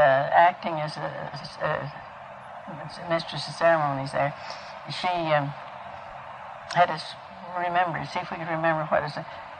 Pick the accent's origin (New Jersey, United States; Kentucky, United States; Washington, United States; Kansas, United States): Kansas, United States; And I grew up in Kansas, in Norton County, Kansas. Uh-huh. And I went to school there.